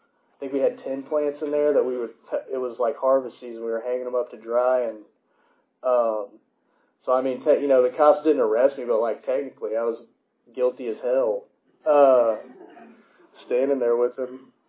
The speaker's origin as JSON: {"language": "English", "region": "Kentucky", "country": "United States", "tie": "born there", "said": "So other than that, I was born in Eastern Kentucky."}